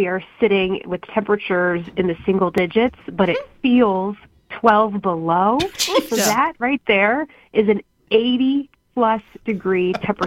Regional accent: Illinois, United States; tornadoes in Illinois. They were headed towards my hometown yesterday.

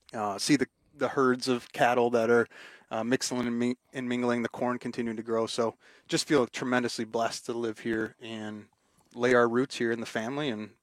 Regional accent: Richland Center, Wisconsin, United States; also born or lived in Atlanta / Jacksonville; I grew up in Richland Center, and you leave, we went to Atlanta, to Jacksonville, and you get the chance to come back to the area.

